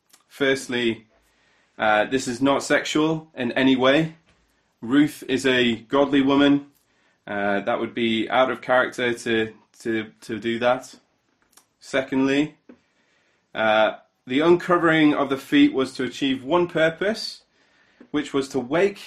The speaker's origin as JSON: {"language": "English", "town": "Newcastle upon Tyne", "region": "North East England", "country": "United Kingdom", "tie": "born or raised there", "said": "As most of you know, I grew up in Newcastle."}